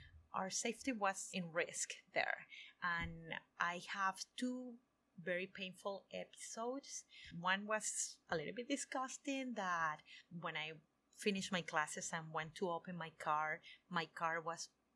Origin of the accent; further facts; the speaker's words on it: Venezuela; English is a second language; moved away as an adult; I grew up in Venezuela. That's in the north of South America